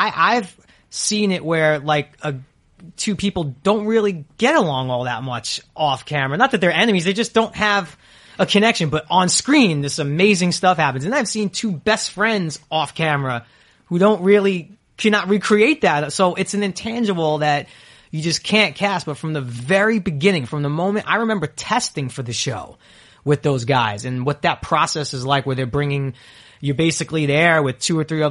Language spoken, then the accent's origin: English; Brooklyn, New York, United States; I just always knew growing up in Brooklyn, and I loved growing up in Brooklyn. It was the greatest place to grow up.